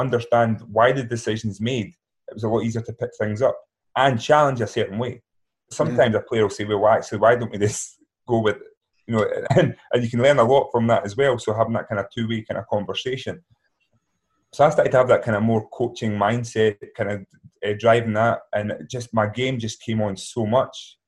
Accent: Scotland, United Kingdom; Because, again, it was I was from Scotland. Yeah. I played basketball.

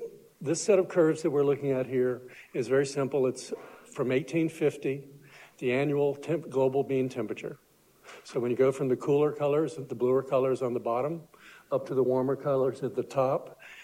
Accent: South Carolina, United States; I'm a little intimidated because growing up in South Carolina, talking faster isn't an option.

